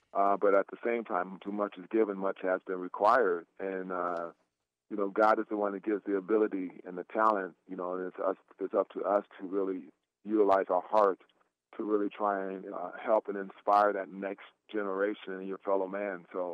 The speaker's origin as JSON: {"language": "English", "town": "Portland", "region": "Oregon", "country": "United States", "tie": "born or raised there", "said": "I'm a kid who's born and raised in Portland, Oregon, and I, you know, came up with two older brothers and an older sister and two wonderful parents in the household"}